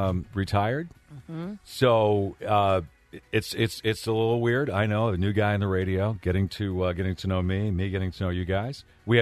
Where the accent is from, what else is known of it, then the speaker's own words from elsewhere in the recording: Maine, United States; We love Maine because I'm from Maine.